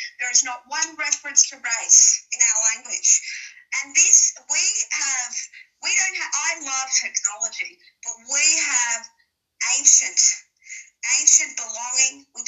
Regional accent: Australia; Not just as Australian, not just as Aboriginal people, not just Australian, but people of the world.

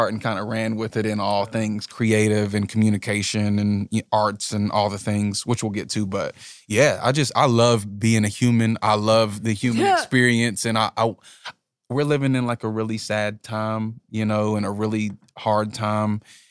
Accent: West Virginia, United States; Yes, I'm from Logan County, West Virginia. And I just grew up seeing a lot of poverty.

